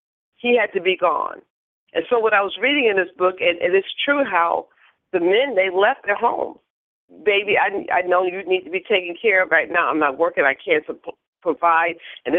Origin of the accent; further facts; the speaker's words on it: New York, United States; also born or lived in Florida; But I remember growing up in New York, and I remember, especially in Florida